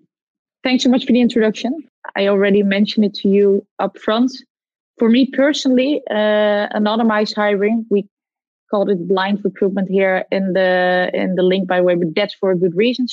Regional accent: Netherlands; I come from the Netherlands.

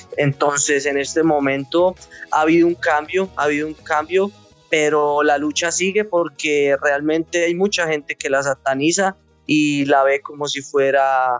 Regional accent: Tunja, Boyacá, Colombia; mi ciudad de origen en Tunja, Boyacá

